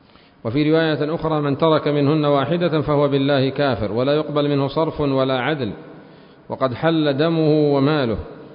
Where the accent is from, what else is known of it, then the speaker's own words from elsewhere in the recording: Aden, Yemen; وفي بلادنا عدن المحروسة تغلق المطاعم